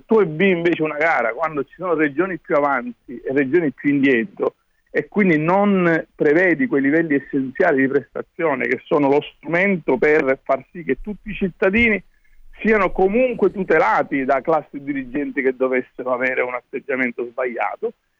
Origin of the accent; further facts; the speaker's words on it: Sicily, Italy; io sono un siciliano che lavora su Roma per il mio lavoro, diciamo, quotidianamente.